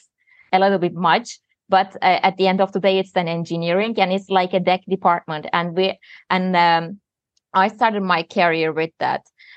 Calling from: Turkey; from Turkey, and I'm a graduate from Istanbul Technical University Maritime Faculty in 2012.

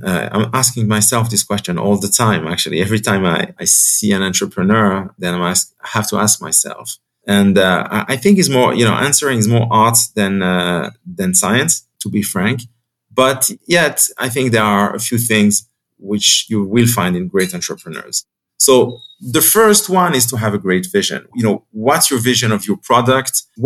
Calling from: Jerusalem, Jerusalem District, Israel; From Jerusalem, Israel.

